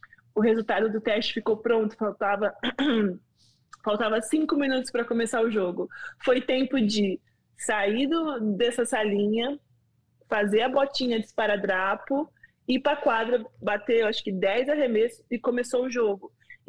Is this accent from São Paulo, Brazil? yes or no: yes; São Paulo, Brazil; now in United States; eu saí lá da Zona Leste, extremo leste de São Paulo